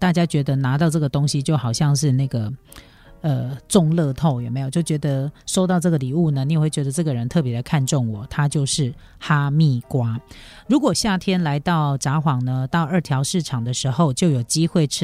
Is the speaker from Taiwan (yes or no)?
yes; Taiwan; 那为什么他们西游记也没有我们台湾人那么多